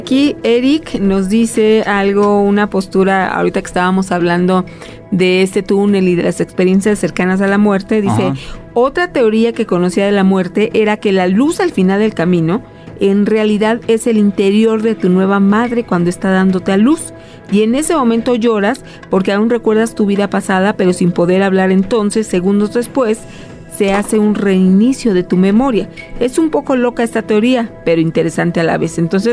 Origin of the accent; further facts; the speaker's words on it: Celaya, Guanajuato, Mexico; de Celaya. Bueno, pues muchos saludos.